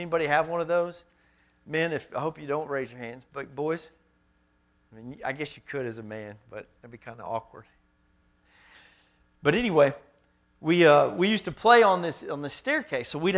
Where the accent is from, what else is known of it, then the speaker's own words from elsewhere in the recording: South Bend, Indiana, United States; now in Little Rock, United States; when I was a boy growing up in South Bend, go Irish, and then I actually moved to Little Rock, Arkansas, and moved and started living with my mother.